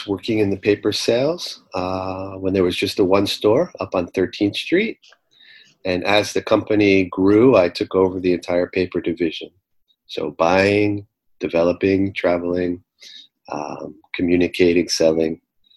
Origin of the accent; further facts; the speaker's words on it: Riverdale, New York, United States; also born or lived in New Jersey; I grew up in New York, first in Riverdale, and then we moved out to the suburbs in New Jersey after my father's business succeeded.